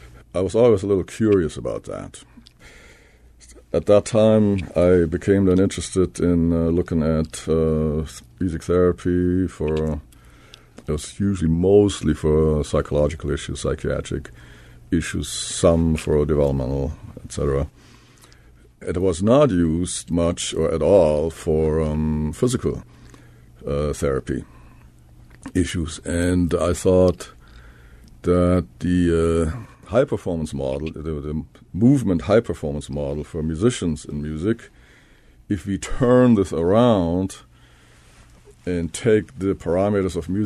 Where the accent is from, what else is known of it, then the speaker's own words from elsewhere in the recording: Hamburg, Germany; So I grew up in Hamburg at the coast, North Sea coast, and then went into the mountains to study.